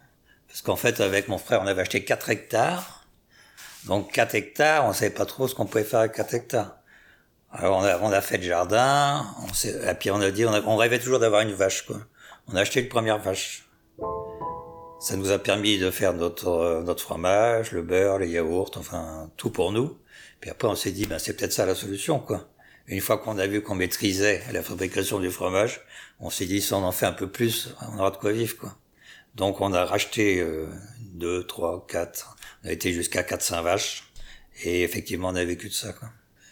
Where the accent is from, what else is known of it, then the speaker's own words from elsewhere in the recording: Paris, Île-de-France, France; born there; moved away as an adult; now in Ariège, France; voilà. Je suis né à Paris. Je suis arrivé en Ariège en 81.